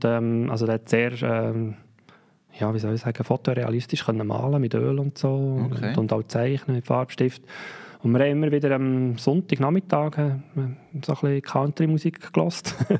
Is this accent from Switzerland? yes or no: yes; Zurich, Switzerland; born there; Geboren bin ich irgendwo im Kanton Zürich. Gehört man ja vom Dialekt her auch.